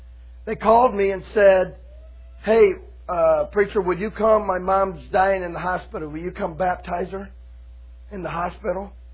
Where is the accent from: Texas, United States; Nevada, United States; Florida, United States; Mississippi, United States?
Florida, United States; I'm from Florida. I don't like cold, okay?